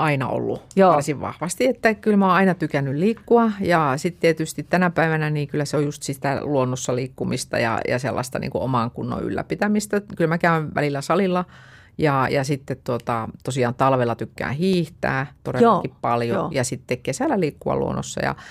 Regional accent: Lapinlahti, North Savo, Finland; kuuluu vielä omaan kotikuntani Lapinlahden puolelle

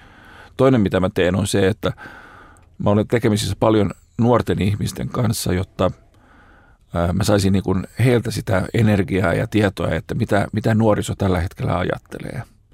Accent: Helsinki, Uusimaa, Finland; now in Karjaa, Finland; No mä asun tuota Karjaalla ja mulla on siellä viiden hengen perhe, mutta on alun perin Helsingistä ja on asunut täällä Helsingissä koko nuoruuteni ja varhaisen aikuisuuteni, kunnes muutin sinne Karjaalle pieneen kaupunkiin.

